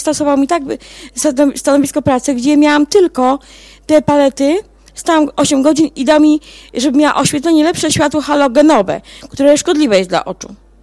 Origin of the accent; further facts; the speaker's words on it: Kielce, Świętokrzyskie Voivodeship, Poland; jestem z Kielc